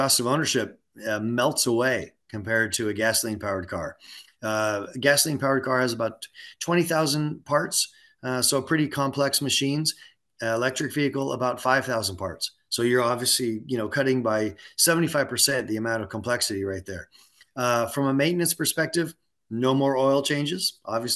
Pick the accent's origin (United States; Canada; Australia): Canada; born there; I was born in Canada, so I know cold temperatures